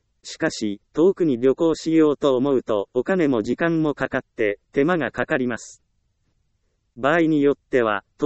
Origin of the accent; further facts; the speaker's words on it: Ehime, Japan; 私の地元は愛媛です。